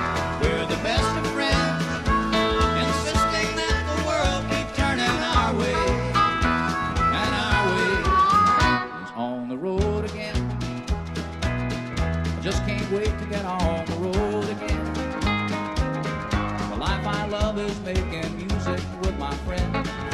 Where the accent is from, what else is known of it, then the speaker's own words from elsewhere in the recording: Switzerland; Das sind die zwei häufigsten Vornamen bei uns in der Schweiz.